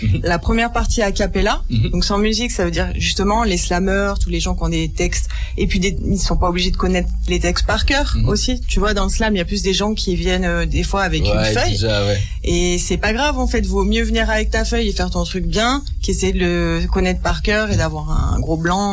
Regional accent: Tullins, Auvergne-Rhône-Alpes, France; Et que, du coup, moi, je suis de Tulin.

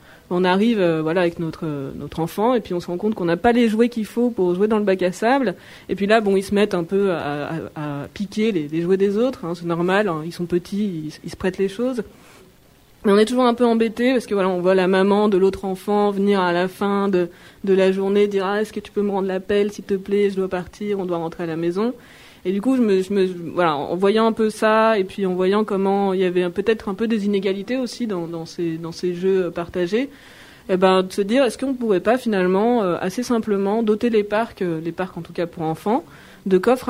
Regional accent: Grenoble, Auvergne-Rhône-Alpes, France; j'ai 39 ans et je suis grenobloise, disons presque d'origine. J'ai toujours vécu, peut-être pas à la ville de Grenoble, mais dans l'agglomération en tout cas.

